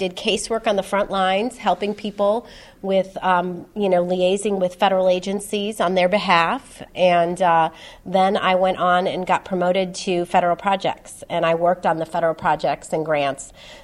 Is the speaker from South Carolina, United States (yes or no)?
no; East Chicago, Indiana, United States; I grew up in East Chicago in Munster.